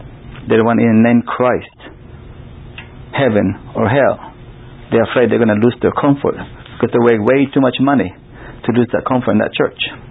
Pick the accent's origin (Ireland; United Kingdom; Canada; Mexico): Mexico; also born or lived in California; now in Baltimore, United States; I'm from Mexico. Moved to California. Came to Baltimore.